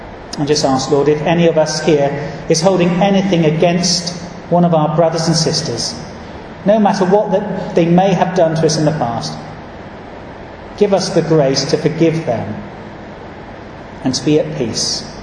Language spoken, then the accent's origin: English; United Kingdom; Always a little bit embarrassing being British, isn't it?